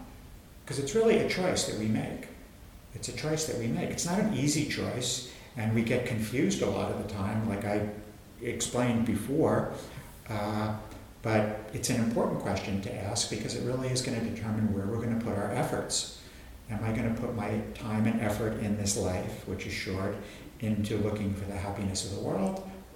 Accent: New York, United States; now in Berlin, Germany; You know, I come from New York, as you know, and you know, classes are filled with students

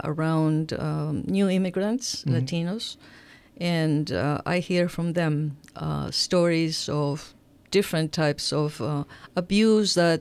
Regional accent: Ecuador; now in United States; I'm originally from Ecuador. I came here in 69. So my home is this really... My kids grew up here. We are a biracial family.

